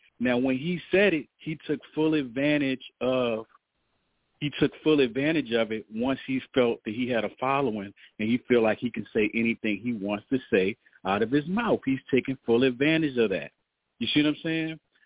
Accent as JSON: {"language": "English", "town": "Richmond", "region": "Virginia", "country": "United States", "tie": "born or raised there", "said": "I'm from Virginia. I'm in Richmond, but I be out in the counties and stuff like that. I was raised out there too."}